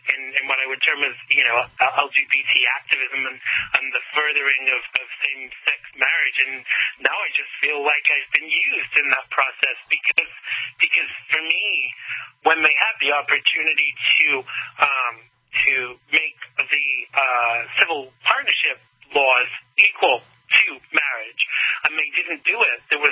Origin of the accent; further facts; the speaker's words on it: United States; not just as a person, as an American, as a gay person, as a Christian